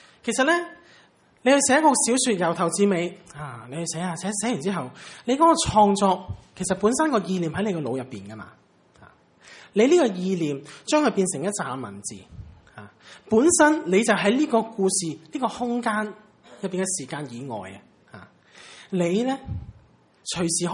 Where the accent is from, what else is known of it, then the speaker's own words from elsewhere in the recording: Hong Kong; 呢本小说即系因为即系我哋中国人，即系香港人咧特别留意啊。